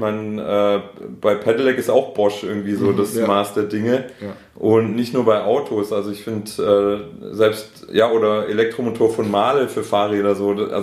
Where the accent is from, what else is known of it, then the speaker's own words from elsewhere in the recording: Baden-Württemberg, Germany; accent: Stuttgart Swabian; ich habe ja eher so das Stuttgarter Schwäbisch.